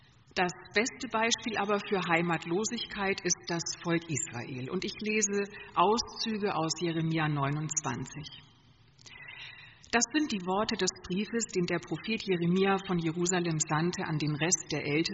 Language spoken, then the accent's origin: German; Bavaria, Germany; er ist ja auch Franke